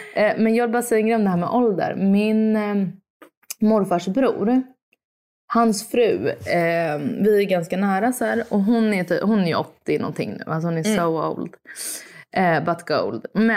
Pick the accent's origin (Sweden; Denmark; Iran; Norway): Sweden; Men nu äter jag ju middag 6. Jag är svensk.